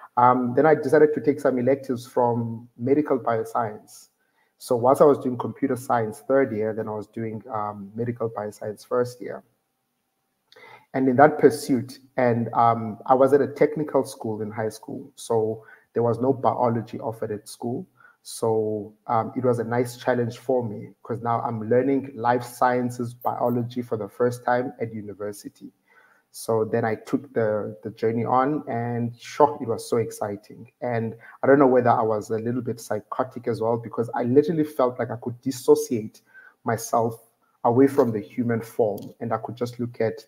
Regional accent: Alice, Eastern Cape, South Africa; I was born in Alice. And in Alice, I lived in a rural community, in a rural village. So I grew up there. And there's only black people that speak Xhosa.

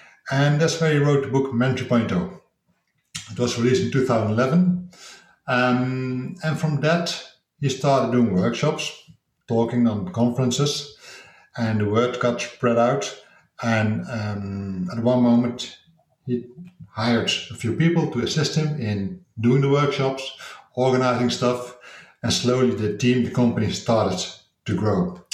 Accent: Netherlands; I'm from the Netherlands. I'm 46 years old

